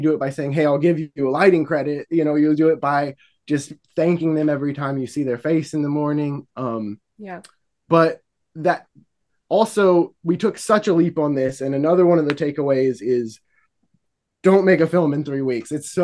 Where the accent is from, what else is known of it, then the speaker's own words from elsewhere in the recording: Eugene, Oregon, United States; And we're from Eugene, Oregon, which is like, it's hippie central over here.